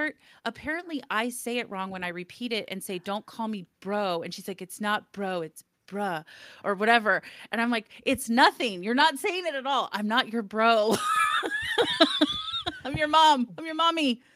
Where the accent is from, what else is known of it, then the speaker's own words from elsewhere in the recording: Burbank, California, United States; I live in Chatsworth. I have lived here for about 10 years. I grew up in the Valley. I grew up in the Burbank area